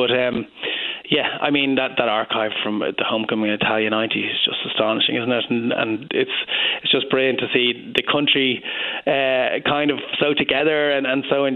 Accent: Dublin, Leinster, Ireland; because I'm from Dublin

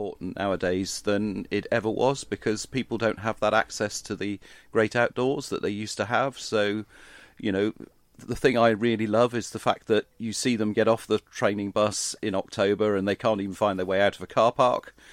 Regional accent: South West England, United Kingdom; I was a very lucky person in the fact that I've been born and brought up on Dartmoor

